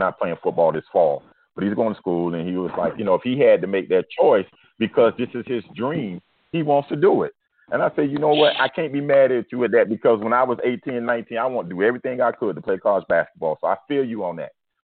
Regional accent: Miami, Florida, United States; I know Miami used to cheat. I'm from Liberty City.

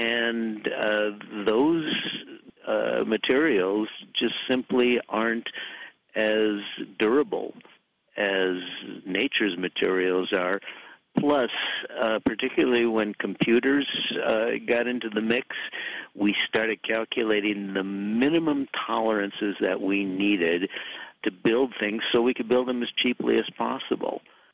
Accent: Minneapolis, Minnesota, United States; a modern bridge in my hometown of Minneapolis, in the interstate highway system that crossed the Mississippi River, collapsed

